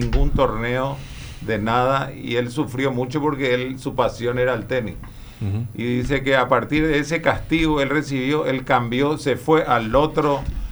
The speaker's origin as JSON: {"language": "Spanish", "country": "Paraguay", "tie": "born there", "said": "yo nací en Paraguay"}